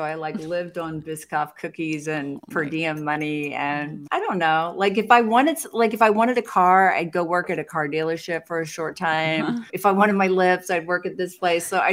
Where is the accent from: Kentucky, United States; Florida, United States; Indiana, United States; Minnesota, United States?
Indiana, United States; here's the crazy thing is I was from Indiana